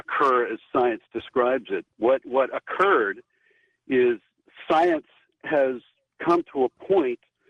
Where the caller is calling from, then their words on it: Sonoma, California, United States; and I'm calling from Sonoma.